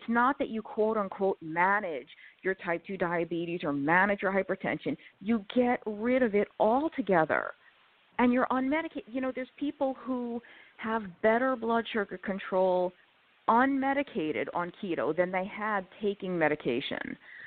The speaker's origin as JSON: {"language": "English", "region": "New York", "country": "United States", "tie": "born or raised there", "said": "I mean, I was born and raised in New York. I ate a bagel the size of my head, like, every morning"}